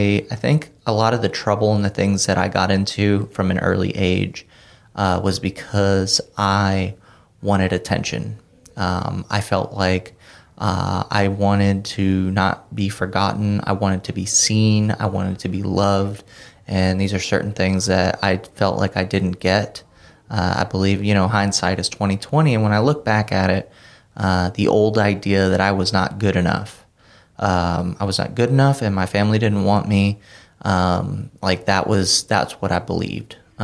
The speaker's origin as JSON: {"language": "English", "town": "West Palm Beach", "region": "Florida", "country": "United States", "said": "I'm from West Palm Beach, Florida. My mom and dad, they never married."}